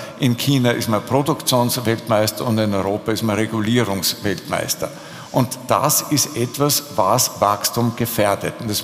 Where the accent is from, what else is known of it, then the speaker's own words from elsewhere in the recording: Austria; sagt man bei uns in Österreich